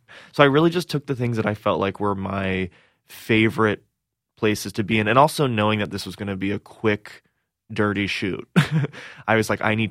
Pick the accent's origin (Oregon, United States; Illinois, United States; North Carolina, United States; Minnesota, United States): North Carolina, United States; Asheville; she is really just an amalgamation of all the Southern women I grew up with in Asheville, you know